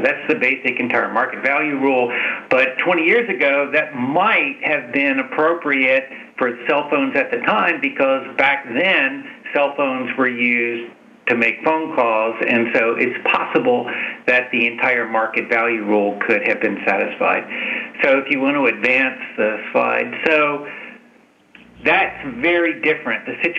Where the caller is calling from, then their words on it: Seattle, Washington, United States; I am participating from Seattle. We are practicing appropriate social distancing here in Seattle.